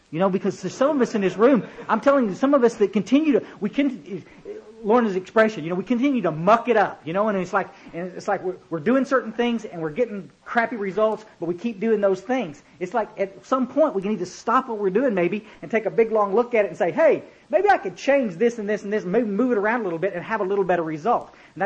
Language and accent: English; Kerrville, Texas, United States; I grew up in Kerrville, Texas, and there was a little road called Goat Creek Road.